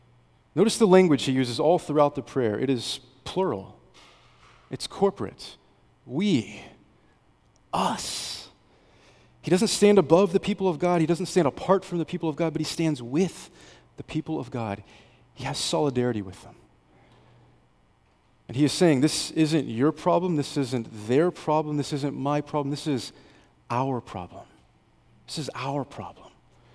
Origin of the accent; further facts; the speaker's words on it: Texas, United States; born there; Most of you know I was born in Texas. I grew up on a farm. We were very blue collar. We were poor.